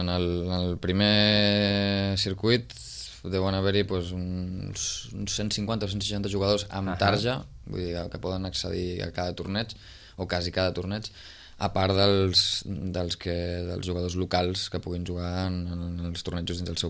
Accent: Sitges, Catalonia, Spain; jo sé de Sitges de tota la vida, haver començat a jugar a golf aquí

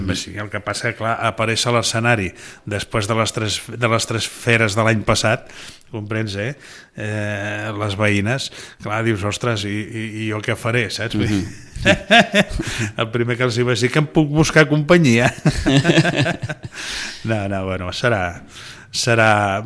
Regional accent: Sitges, Catalonia, Spain; Queixans, que li diuen Sitges 2 perquè som molta gent de Sitges.

